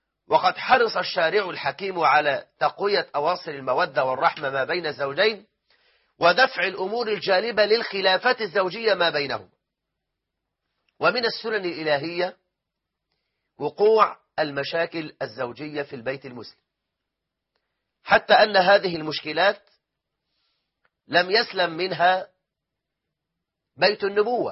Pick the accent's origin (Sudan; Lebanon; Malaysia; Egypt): Egypt